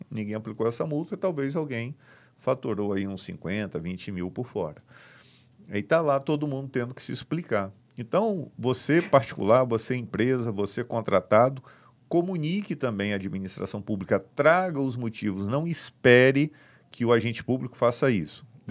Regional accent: Espírito Santo, Brazil; eu sou do Espírito Santo, esse município é da região que eu sou natural, né, que minha mãe mora lá ainda, e eu sempre vou aos finais de semana

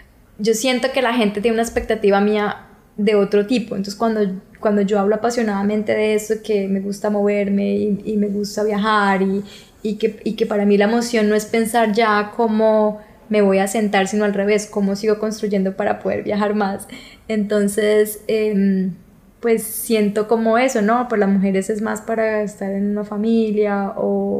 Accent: Bucaramanga, Santander, Colombia; yo soy de Bucaramanga, yo imaginaba que yo me iba a casarme en Bucaramanga, que mis hijos iban a ir a mi mismo colegio que todo.

